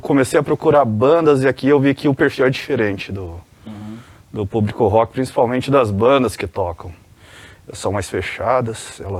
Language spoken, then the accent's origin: Portuguese; Lages, Santa Catarina, Brazil; que eu sou de Lages. Lages é a Serra Catarinense.